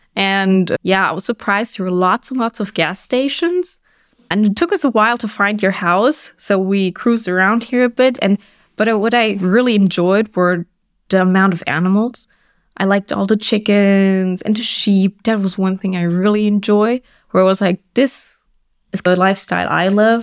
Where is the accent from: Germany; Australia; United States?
Germany; I feel a little bit more German because we grew up in Germany and we just, yeah, live more German culture because all our German relatives live here.